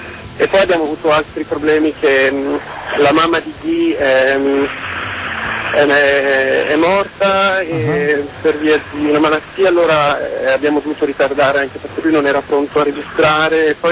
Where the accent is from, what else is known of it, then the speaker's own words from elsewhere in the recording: Milan, Lombardy, Italy; born there; e allora poi noi siamo nati a Milano